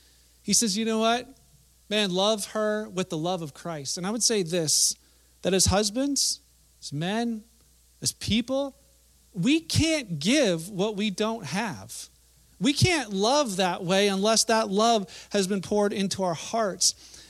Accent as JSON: {"language": "English", "country": "Canada", "said": "As married folk, as folks Canadian in our culture, this repentance is a changing of mind."}